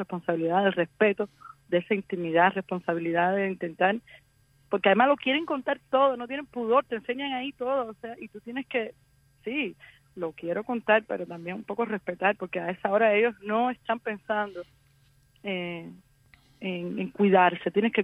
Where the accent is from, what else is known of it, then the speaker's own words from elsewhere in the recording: Cuba; moved away as an adult; yo salí de Cuba en octubre de 2022, pero decidí irme en enero.